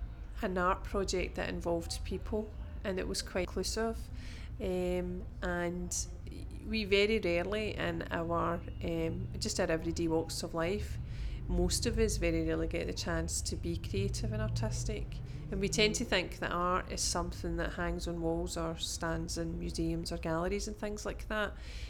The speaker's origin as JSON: {"language": "English", "town": "Glasgow", "region": "Scotland", "country": "United Kingdom", "said": "I'm 42 and I'm from Glasgow."}